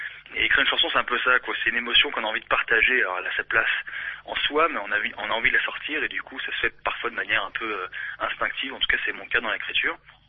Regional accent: Lyon, Auvergne-Rhône-Alpes, France; Et moi, je suis lyonnais, pure souche.

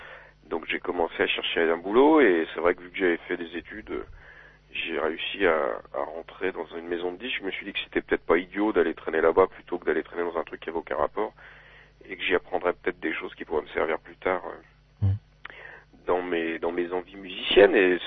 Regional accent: south-east France, France; now in Paris, France; Donc, un tout petit bled, là, près de Saint-Didier, et puis après, moi, j'ai grandi dans le sud-est.

